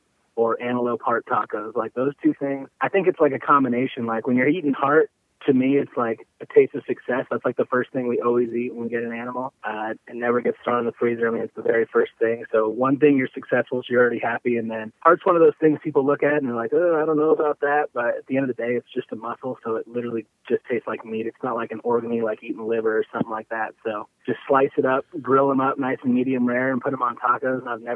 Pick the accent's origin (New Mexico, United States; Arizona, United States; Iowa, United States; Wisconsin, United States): New Mexico, United States; I'm from out west here. I grew up in New Mexico.